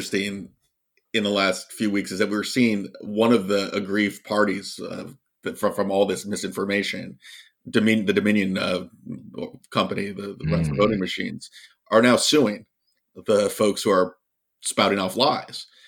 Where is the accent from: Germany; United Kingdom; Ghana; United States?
United States; Virginia; what we saw here in my home state of Virginia